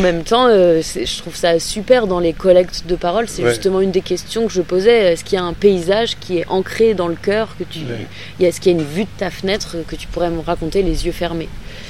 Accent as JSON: {"language": "French", "region": "Hauts-de-France", "country": "France", "said": "Ah, mais c'est dingue, mais tu viens d'où? Bah, de Picardie, je le dis dans le texte."}